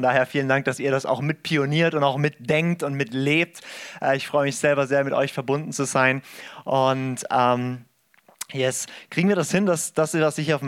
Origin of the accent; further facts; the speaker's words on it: St. Georgen, Baden-Württemberg, Germany; Ich komme aus St. Georgen hier im schönen Schwarzwald, 40 Minuten von euch weg.